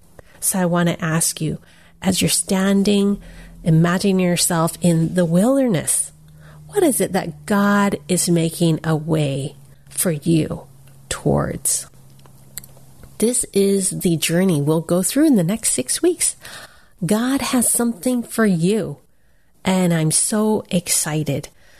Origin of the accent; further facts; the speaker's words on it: United States; I'm Chinese American, and there's an instrument that I started learning to play